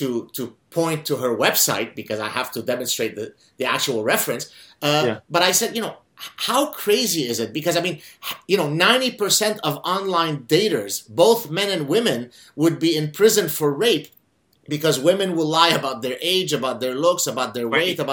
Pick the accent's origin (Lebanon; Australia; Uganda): Lebanon; I'm from Lebanon, brown man, I'm Jewish, I am overweight